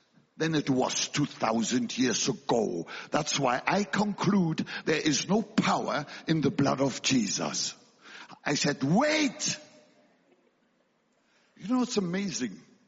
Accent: Germany; English is a second language; I come from Germany, and the German people say I am too noisy.

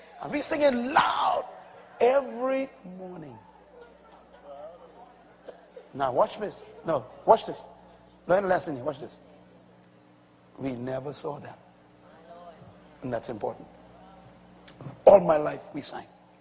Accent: Bahamas; born there; In 1954, I was born in the Bahamas. I was born under the kingdom of Great Britain.

